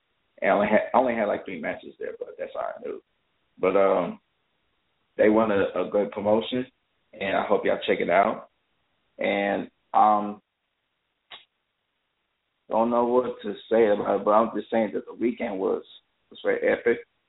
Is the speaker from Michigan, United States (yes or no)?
no; Arlington, Texas, United States; … live at the Night of Columbus in my hometown, Arlington, Texas.